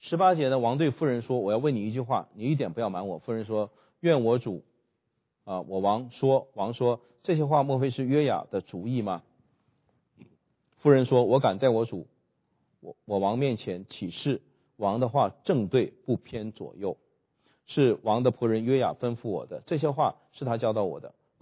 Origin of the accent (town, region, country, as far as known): China